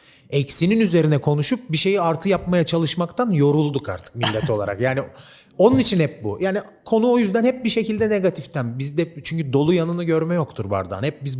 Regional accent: İzmit, Kocaeli, Turkey; Ben zaten İzmitliyim. Zaten bir körfezde büyüdüm zaten.

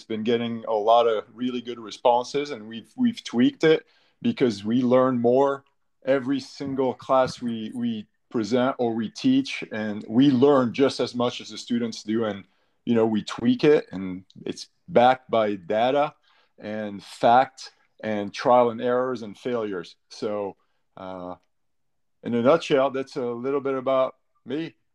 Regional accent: Côte d’Ivoire; now in United States; I'm originally from the Ivory Coast in Africa, which is a long ways away. We don't have time to talk about why I moved here.

